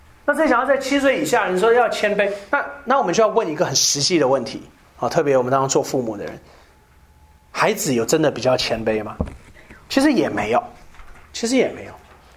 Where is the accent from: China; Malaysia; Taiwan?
Malaysia; 像我在马来西亚长大，我不知道其他地方华人怎么样。我在马来西亚长大，